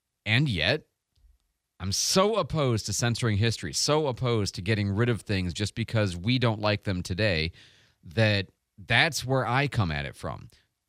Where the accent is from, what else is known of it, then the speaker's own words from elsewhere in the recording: Illinois, United States; also born or lived in Michigan; You know, I'm a Northerner. I was, you know, my whole life I was raised in, you know, Illinois and Michigan.